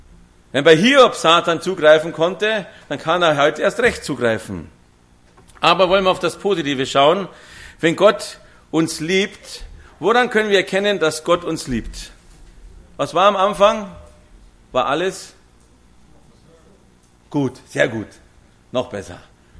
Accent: Raisting, Bavaria, Germany; da war es bei uns in der Gegend, wo ich aufgewachsen bin, in Raisting, da gibt es so eine weiße Hügel, eingehüllte Sender.

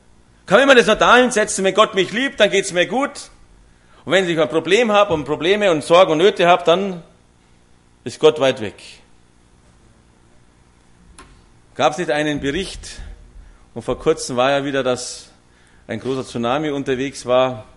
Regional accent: Raisting, Bavaria, Germany; da war es bei uns in der Gegend, wo ich aufgewachsen bin, in Raisting, da gibt es so eine weiße Hügel, eingehüllte Sender.

